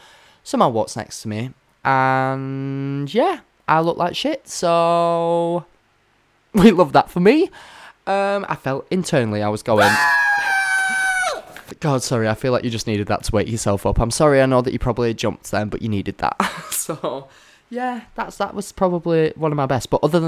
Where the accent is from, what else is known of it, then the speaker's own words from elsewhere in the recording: New Zealand; really loving the fact that I'm a Kiwi?